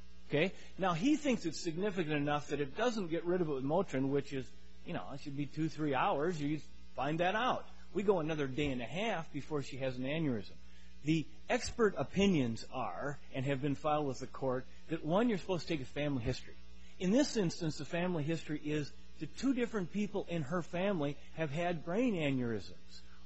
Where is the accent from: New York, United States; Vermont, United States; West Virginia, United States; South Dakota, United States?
South Dakota, United States; Rapid City; I'm from Rapid City, South Dakota